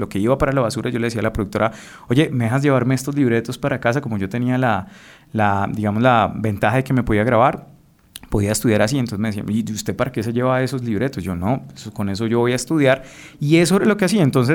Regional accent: Bucaramanga, Santander, Colombia; now in Bogotá, Colombia; yo soy de Bucaramanga, y le digo, papá, yo me quiero ir a estudiar a Bogotá

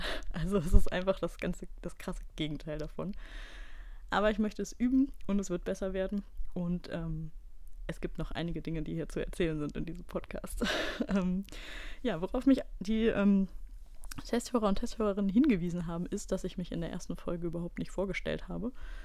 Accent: Düsseldorf, North Rhine-Westphalia, Germany; Ich komme aus Düsseldorf.

